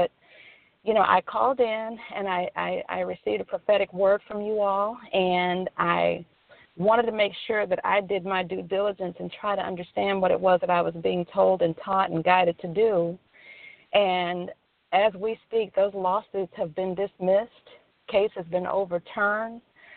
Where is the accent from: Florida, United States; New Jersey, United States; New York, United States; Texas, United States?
Texas, United States; When I came back to Texas, because I'm from Texas, I came back in 2017, I was facing a mountain of issues.